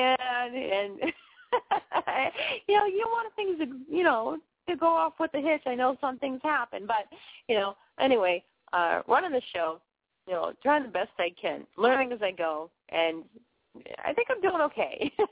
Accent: Boston, Massachusetts, United States; it's back from where I'm from Boston, so I'm going to play this song, and I'll be back.

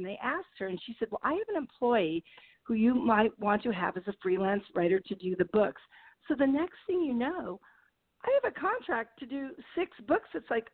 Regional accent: San Diego, California, United States; also born or lived in Orange County; Amazingly, I was born in San Diego, and I know they say there aren't a lot of San Diego natives. And so I grew up going to the zoo when I was a child, and my family moved away to Orange County.

